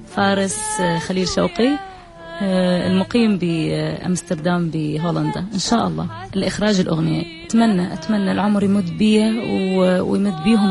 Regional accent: Iraq; accent: Iraqi; بس من أغني بالعراقي أشعر أكثر بها، لأن هاي لغتي، هاي لهجتي، هاي اللي تربيت عليها،

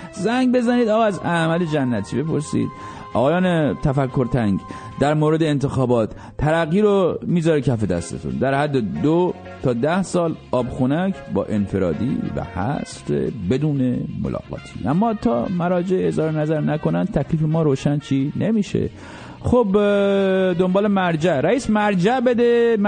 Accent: Iran; تا اونجا که من خودم یه ایرانی هستم و کلی ایرانی میشناسم

